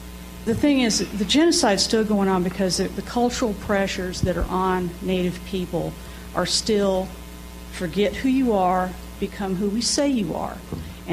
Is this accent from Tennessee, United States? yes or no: yes; Nashville, Tennessee, United States; I grew up right here in Nashville. And I grew up around mainstream society, being a person from a completely separate culture